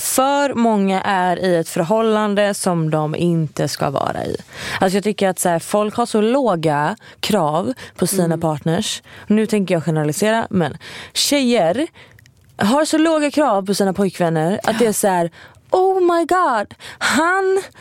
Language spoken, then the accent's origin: Swedish; Gothenburg, Västra Götaland County, Sweden; Jag är från Göteborg